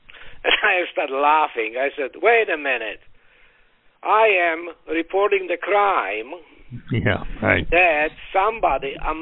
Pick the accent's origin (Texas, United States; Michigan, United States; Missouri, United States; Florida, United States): Florida, United States; from Florida.